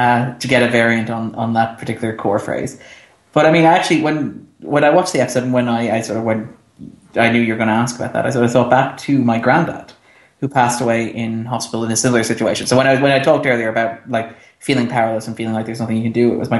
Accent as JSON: {"language": "English", "country": "Ireland", "said": "We're Irish, so our official religion is lapsed Catholic."}